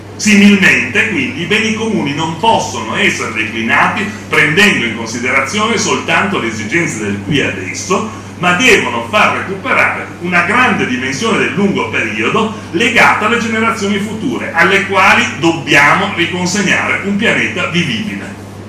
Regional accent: Turin, Piedmont, Italy; io vengo da Torino

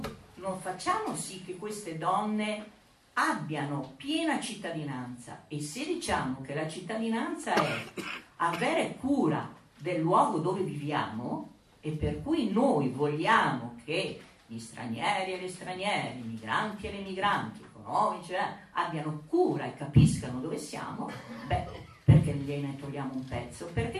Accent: Vicenza, Veneto, Italy; io ero nel Veneto, io sono vicentina, a trovare i miei genitori

